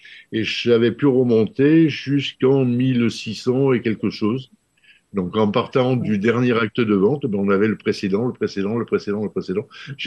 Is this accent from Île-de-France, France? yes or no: no; Marseille, Provence-Alpes-Côte d'Azur, France; Alors, moi je suis Marseillais